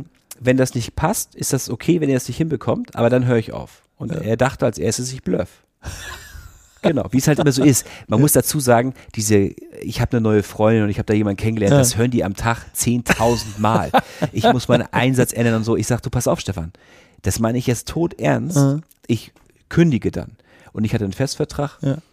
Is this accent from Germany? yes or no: yes; Rostock, Mecklenburg-Vorpommern, Germany; wir haben in meinem alten Heimatort Rostock auch ein Kreuzfahrtreisebüro.